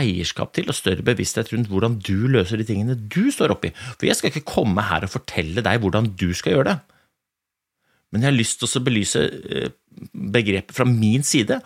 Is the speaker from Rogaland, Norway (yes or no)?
no; Groruddalen, Oslo, Norway; now in Lillehammer, Norway; det jo en gutt fra Groruddalen jeg født og oppvokst I Groruddalen jeg bor nå på Lillehammer